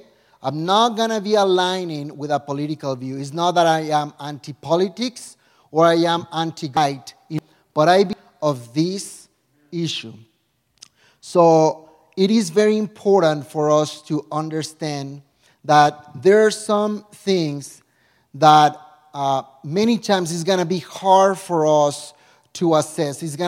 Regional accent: Mexico; When I was growing up, I grew up in Mexico.

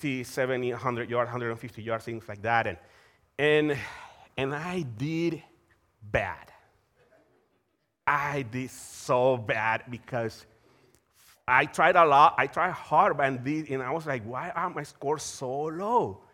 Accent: Colombia; I'm from Colombia, for those of you who are here visiting today.

